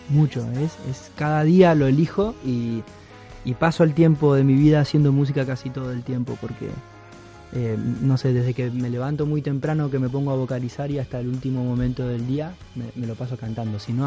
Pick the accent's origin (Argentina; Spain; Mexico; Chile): Argentina; Bahía Blanca, Buenos Aires Province; A los 11 años empecé a cantar en la ciudad de Bahía Blanca, que es donde nací, donde me crié, en Argentina.